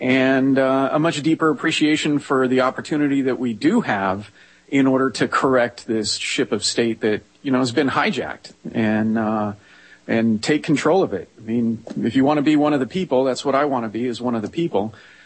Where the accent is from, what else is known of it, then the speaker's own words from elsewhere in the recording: United States; even with all of its faults, I'm really proud of being an American.